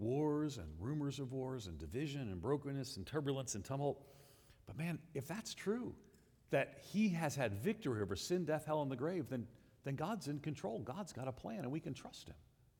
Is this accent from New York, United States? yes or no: yes; New York City, New York, United States; I grew up in New York City. Anyone else from New York? Anybody? No? You got a problem with that? That I'm from New York?